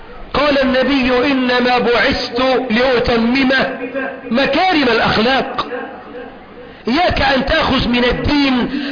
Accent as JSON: {"language": "Arabic", "country": "Egypt", "said": "اللهم اجعل بلدنا مصر أمنا أمانا، رخاء سخاء"}